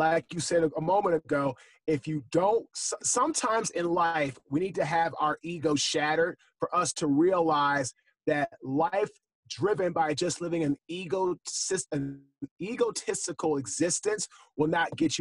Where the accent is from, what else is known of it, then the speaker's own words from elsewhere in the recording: Washington, District of Columbia, United States; I'm from Washington, D.C.